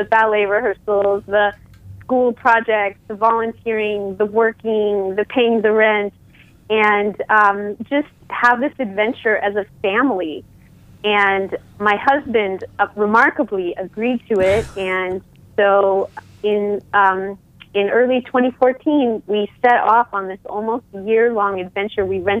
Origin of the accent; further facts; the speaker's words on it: California, United States; And so we came from Northern California.